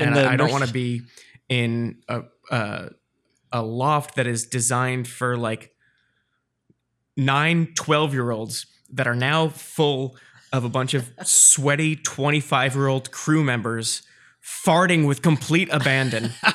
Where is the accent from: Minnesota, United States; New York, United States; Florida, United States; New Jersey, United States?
New Jersey, United States; Hazlet; It's tough because growing up in Jersey, which is very different from Los Angeles, we have like the two airports. We have Newark and Atlantic City.